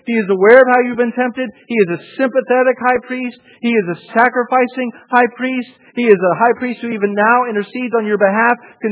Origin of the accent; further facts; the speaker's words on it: United States; Because I'm not British. I do think about our president, though, because I'm an American.